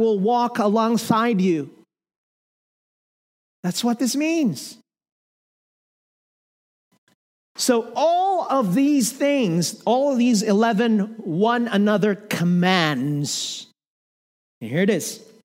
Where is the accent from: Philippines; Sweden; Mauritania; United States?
Philippines; I told them about how I got to know the Lord, how I got saved growing up in the Philippines and hearing the gospel for the first time.